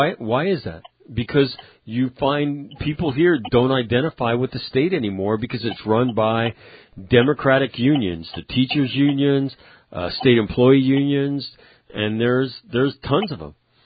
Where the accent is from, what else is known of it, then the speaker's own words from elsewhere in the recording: California, United States; When I grew up in California, born in the 50s. California was run by conservatives, Republican governors